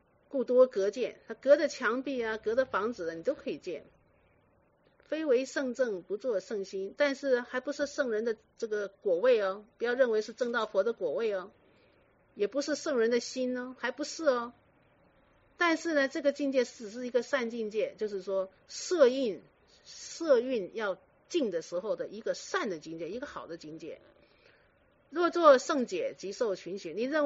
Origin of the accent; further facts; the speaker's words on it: Guangdong, China; 他们就说是啊，我们的广东人为什么这么瘦这么小啊